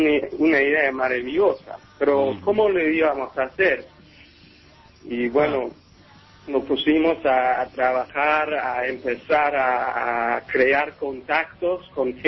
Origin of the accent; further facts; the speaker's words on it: England, United Kingdom; como donde venimos nosotros de Inglaterra, en esa época, en esa temporada ahorita, estamos en invierno